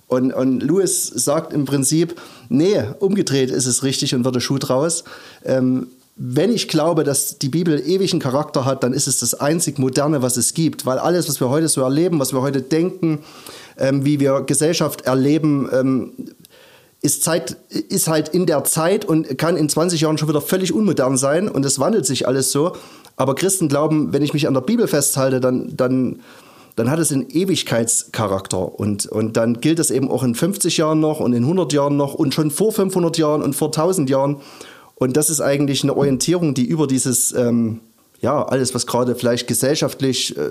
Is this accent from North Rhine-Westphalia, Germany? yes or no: no; Saxony, Germany; wir kommen beide aus dem Erzgebirge. Das Erzgebirge hat sozusagen Tradition im Bergbau.